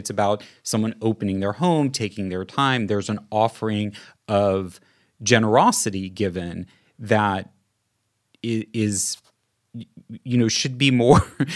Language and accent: English; Midwest, United States; I grew up in the Midwest in the 1970s where everything was trucked in and was not eaten seasonally and was tasteless.